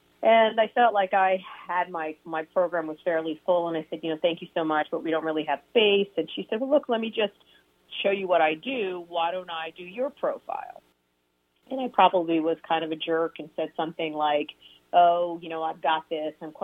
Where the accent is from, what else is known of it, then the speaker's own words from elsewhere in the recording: India; I'm Indian, so I grew up learning about Ayurveda